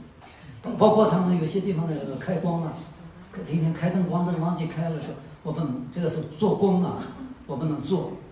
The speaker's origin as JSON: {"language": "Chinese", "region": "Northwest China", "country": "China", "accent": "Northwestern Chinese", "said": "不好意思啊，这个西北人这个四声乱用"}